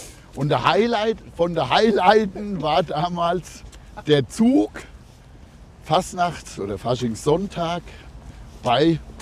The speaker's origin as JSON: {"language": "German", "town": "Frankfurt", "region": "Hesse", "country": "Germany", "said": "wo wir als Frankfurter normal nie reingekommen wären"}